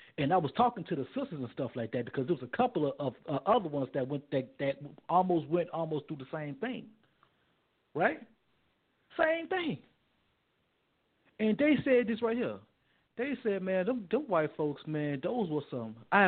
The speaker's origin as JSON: {"language": "English", "town": "Chicago", "region": "Illinois", "country": "United States", "said": "The Sunday church people, I'm from Chicago. Every block you go on, you go see churches."}